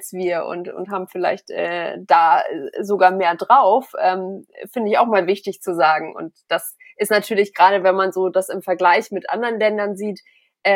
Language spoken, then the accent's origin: German; Germany; Und wir als Deutsche dann, wie du gerade gesagt hast, vielleicht sagen, ach, dann bestelle ich schnell bei Amazon was Neues